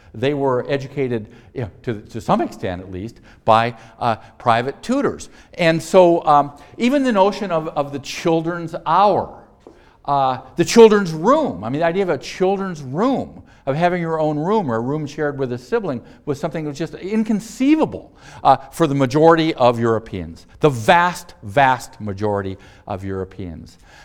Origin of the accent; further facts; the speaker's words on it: Oregon, United States; I'm from Oregon. We didn't carry umbrellas because it rained all the time anyway